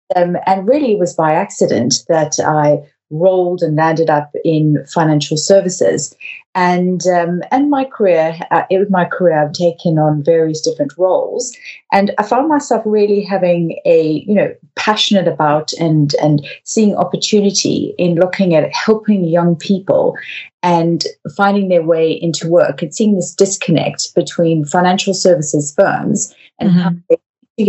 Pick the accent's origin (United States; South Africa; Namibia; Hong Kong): South Africa; moved away as an adult; now in London, United Kingdom; I'm from South Africa, and I moved to London back in the early 2000s.